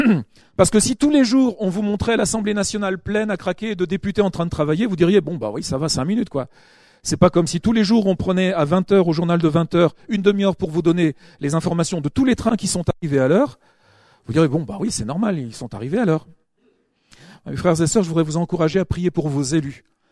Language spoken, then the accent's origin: French; France; je veux m'humilier parce que nous sommes français